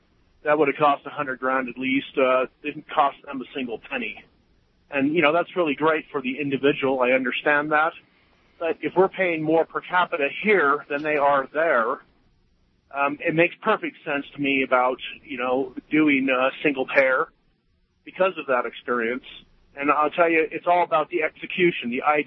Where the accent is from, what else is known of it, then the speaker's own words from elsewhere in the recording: Idaho, United States; moved away as an adult; also born or lived in Australia; I grew up in Idaho, but at about 20, I moved to Australia. This is the early 80s.